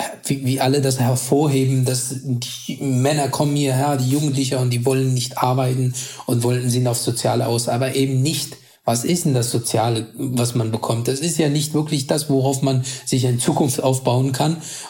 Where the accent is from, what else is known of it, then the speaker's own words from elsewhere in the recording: Afghanistan; Also ich bin in Afghanistan nebenbei zur Schule gegangen, also gearbeitet den ganzen Tag und nebenbei zur Schule gegangen